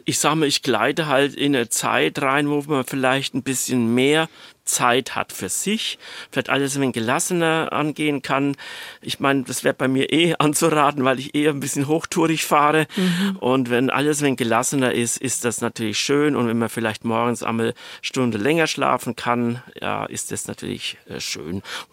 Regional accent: Spessart, Germany; in meiner Heimat Spessart mehr fahren werde

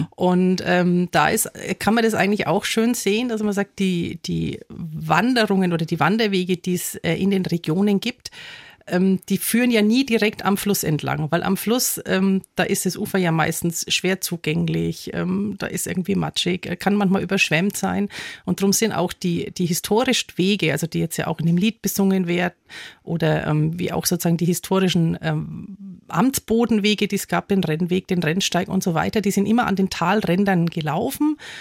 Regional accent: Hirschaid, Bavaria, Germany; now in Kemmern, Germany; Ich bin in Hirscheid aufgewachsen, wohne jetzt in Kämmern am Main.

